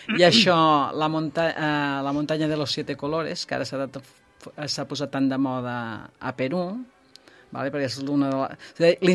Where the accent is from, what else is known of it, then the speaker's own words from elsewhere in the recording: Sant Feliu, Catalonia, Spain; jo sempre parlo de Sant Feliu, sempre